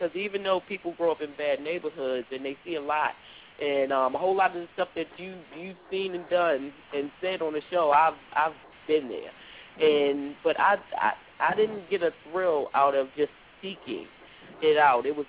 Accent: Baltimore, Maryland, United States; I actually grew up in a bad neighborhood also, born and raised in Park Heights in Baltimore, Maryland, and I watched several of my friends die daily up there.

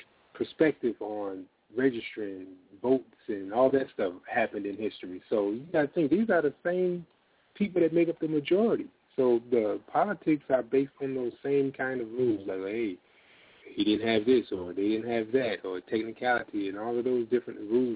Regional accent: Florida, United States; I'm from Florida, so, you know, Florida's nuts, man.

